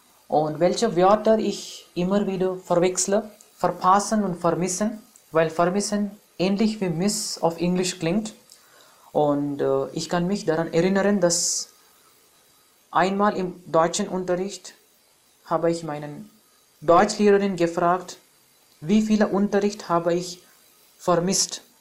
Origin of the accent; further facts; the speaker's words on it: India; German is a second language; Ich komme ursprünglich aus Indien und ich bin im Jahr 1990 geboren. Ich lerne Deutsch